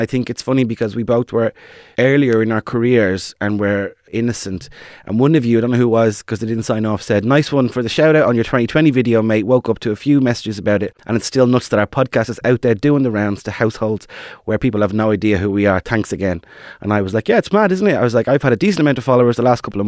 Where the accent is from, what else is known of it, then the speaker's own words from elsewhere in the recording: Harold's Cross, Leinster, Ireland; Harold's Cross.